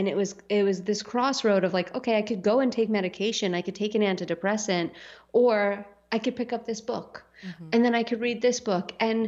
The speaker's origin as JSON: {"language": "English", "town": "Staten Island", "region": "New York", "country": "United States", "tie": "born or raised there", "said": "when I grew up in Staten Island, I was a Staten Island girl."}